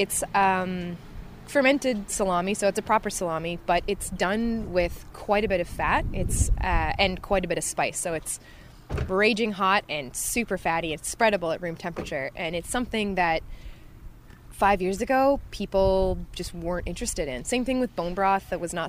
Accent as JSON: {"language": "English", "town": "Ottawa", "region": "Ontario", "country": "Canada", "also_born_or_lived": "Victoria", "said": "I'm not a local. I'm from Ontario. I'm from Ottawa originally. I moved out here on a contract to finish other work, and I had been living in Victoria for about 2.5 years."}